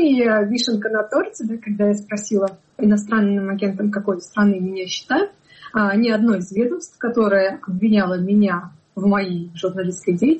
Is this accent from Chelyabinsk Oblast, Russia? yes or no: no; Pskov, Pskov Oblast, Russia; я провинциальный журналист из Пскова